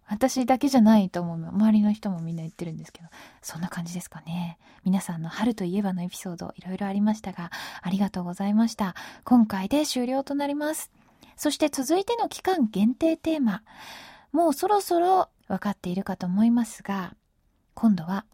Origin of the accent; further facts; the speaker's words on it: Tokyo, Japan; 東京生まれで今も東京にしか住んだことがないんですけれども